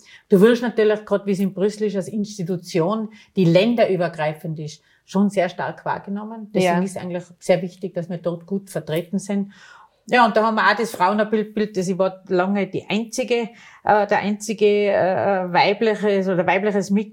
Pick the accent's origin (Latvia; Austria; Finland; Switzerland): Austria; als Österreicherin in Europa so wahrgenommen zu werden.